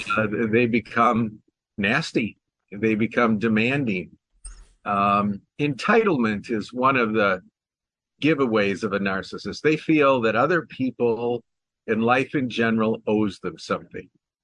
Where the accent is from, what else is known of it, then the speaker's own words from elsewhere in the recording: Minneapolis, Minnesota, United States; I grew up in the Minneapolis area